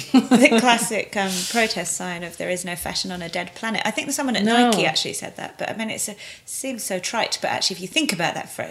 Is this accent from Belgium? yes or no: no; England, United Kingdom; I'm not very good as an English person with those words.